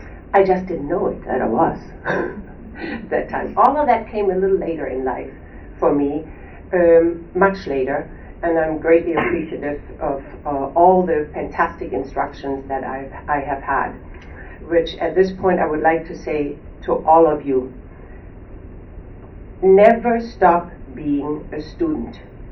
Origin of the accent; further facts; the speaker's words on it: Germany; English is a second language; I was born and raised in Germany on a little farm. My father was a breeder. My family loved horses